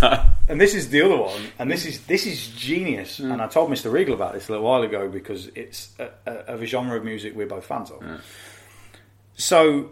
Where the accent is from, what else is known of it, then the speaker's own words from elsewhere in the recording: Hinckley, East Midlands, United Kingdom; So I grew up in Henkley, which is between Leicester and Coventry.